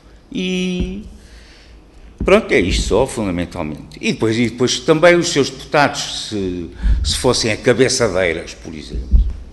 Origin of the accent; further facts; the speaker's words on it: Figueira da Foz, Coimbra, Portugal; now in Guarda District, Portugal; no concelho onde eu vivo, que eu também não sou do distrito da Guarda, sou do distrito de Coimbra, da Figueira da Foz, no concelho onde eu vivo, fui lá colocado e por lá fiquei